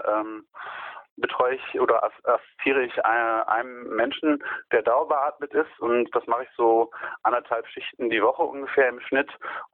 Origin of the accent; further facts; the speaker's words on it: Münster, North Rhine-Westphalia, Germany; Ja, ich komme aus Münster.